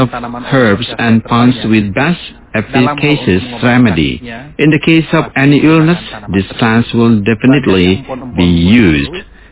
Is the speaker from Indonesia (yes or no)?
yes; East Nusa Tenggara, Indonesia; it has not entered my hometown in Flores yet.